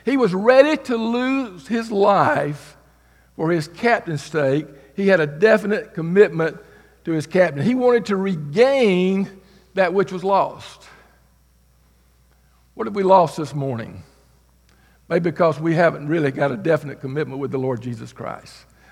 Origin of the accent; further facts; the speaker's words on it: Georgia, United States; I'm from Georgia originally, but I was up there pastoring.